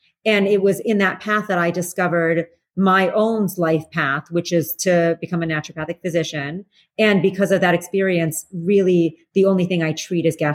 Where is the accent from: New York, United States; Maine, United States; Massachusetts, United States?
New York, United States; New York City; You know, I grew up in New York City. And so, you know, New York City is the perfect example of a biofilm